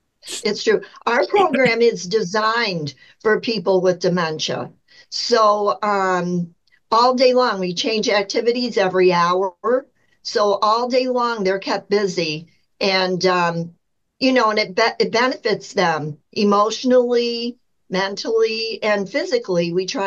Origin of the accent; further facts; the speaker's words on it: Fort Wayne, Indiana, United States; moved away; So I'm originally from Indiana, Fort Wayne, Indiana, and through job changes in my parents' lives, I ended up on the East Coast.